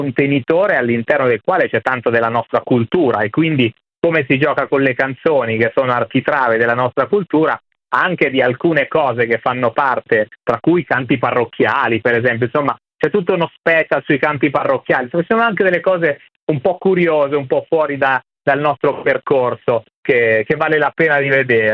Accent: Gubbio, Umbria, Italy; Sud di tutti, vengo da Gubbio, esattamente.

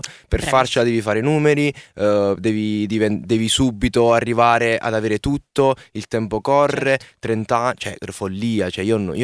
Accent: Grassano, Basilicata, Italy; Io vengo da Grassano, è un paesino della Basilicata, quindi sai, tutte le signore cuciono, fanno i corredi, eccetera.

